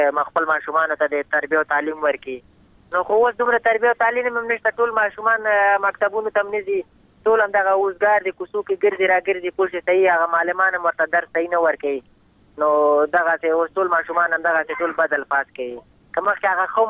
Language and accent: Pashto; Afghanistan; بس خو موږ هم د افغانستان بچیان یو د افغانستان معلولین یو پوه شي موږ باندې افغانستان ډېر ګران دی